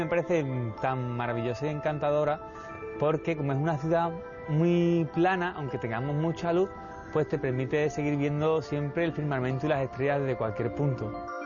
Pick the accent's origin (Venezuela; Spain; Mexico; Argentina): Spain; Seville, Andalusia; Pues Sevilla es mi tierra y por supuesto mis raíces. Tenemos un carácter muy abierto, muy social, y somos gente de sangre caliente, tenemos mucho sol.